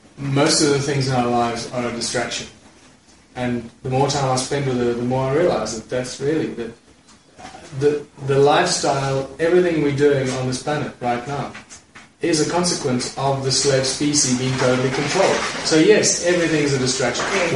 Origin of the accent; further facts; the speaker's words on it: New York, United States; born there; I was born in New York.